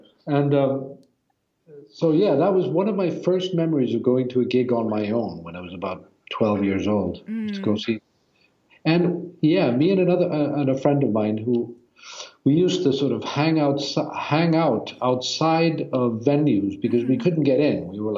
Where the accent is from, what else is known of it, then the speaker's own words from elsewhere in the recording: Iceland; also born or lived in Norway / New York; I was born in Norway, and then I lived a few years in Iceland, and then I moved to New York and lived there for a few years. And then I moved back, when I was about 10. I started living in Iceland sort of more continually.